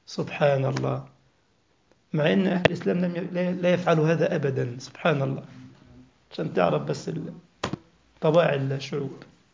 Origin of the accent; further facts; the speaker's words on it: Egypt; يعني عندنا في مصر أذكر في الثمانينات كنا ذهبنا إلى رحلة مدرسية في شبه جزيرة سيناء في العريش ورفح